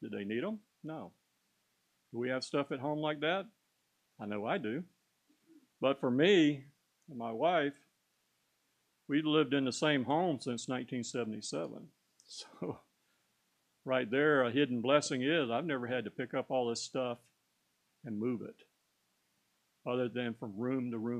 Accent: Florida, United States; I was born and raised here in Florida when I was growing up, a family of mother and father and six kids.

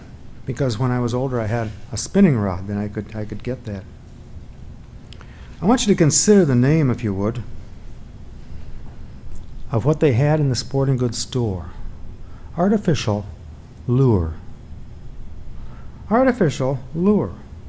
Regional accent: Madison, Wisconsin, United States; I grew up on the North Shore, not really about a half a block away from the North Shore, of Lake Monona in Madison, which is considered to be the smaller of the two lakes that encompass the city.

